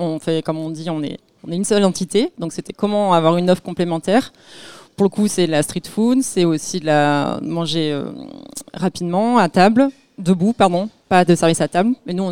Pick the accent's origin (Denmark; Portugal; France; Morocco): France; Montpellier, Occitanie; J'ai dû aller à travers le Languedoc-Roussillon, puisque je suis montpelliéraine.